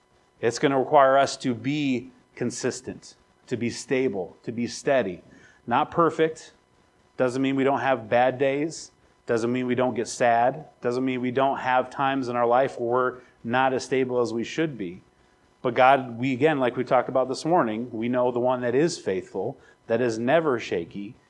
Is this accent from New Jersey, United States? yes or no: no; South Dakota, United States; We're South Dakotans. Okay, I grew up in South Dakota. We're very private, especially about our religion.